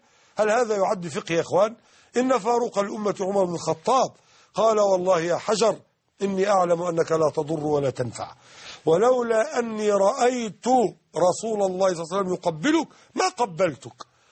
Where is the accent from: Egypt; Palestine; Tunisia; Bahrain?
Egypt; يعني من اللهجة العامية عندنا في مصر يزحلقك